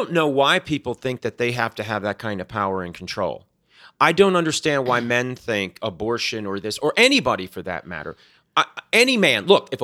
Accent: Florida, United States; I saw that when I was growing up in South Florida

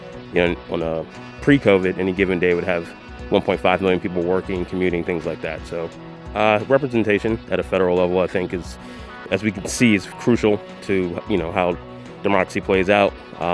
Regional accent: Lorton, Virginia, United States; I'm from Lorton, Virginia, which isn't too far from D.C.

